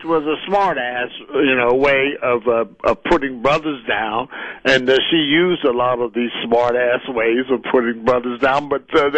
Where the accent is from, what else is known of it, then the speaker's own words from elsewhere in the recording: Pennsylvania, United States; Even in my home state of Pennsylvania, he got 35% of the white vote